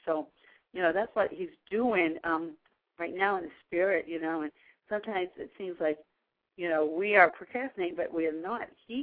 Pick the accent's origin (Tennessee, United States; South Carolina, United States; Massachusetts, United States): Massachusetts, United States; Weymouth; born there; also born or lived in Brockton / Whitman / Stoughton / Worcester; I lived in, I was born in Weymouth, and I lived in Brockton, Whitman, Stoughton. I lived in Worcester and New York, all right?